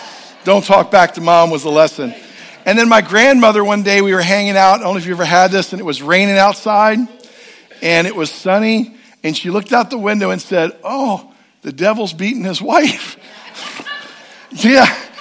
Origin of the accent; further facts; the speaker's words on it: Sharptown, Maryland, United States; So growing up in Sharptown, this is where we would come a lot of times for all kinds of different things.